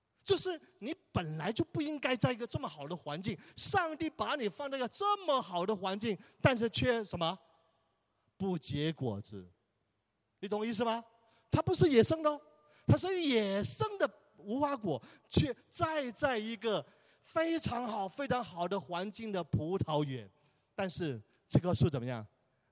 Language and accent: Chinese; China; 哎呦，我们中国人过年的时候不是说有一个叫五福临门，是五福临门是吧？